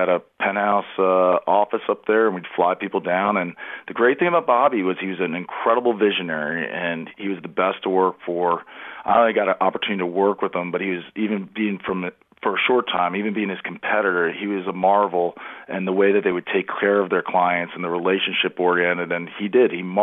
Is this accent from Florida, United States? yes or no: yes; Lake Mary, Florida, United States; So I'm from Lake Mary. I went to Lake Mary High School, and then I played football up at the University of Rhode Island.